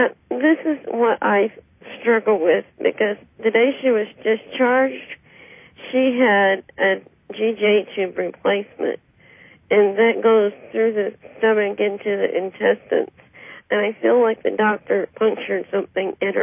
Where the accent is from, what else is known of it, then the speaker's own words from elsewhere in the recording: Evansville, Indiana, United States; Evansville, Indiana.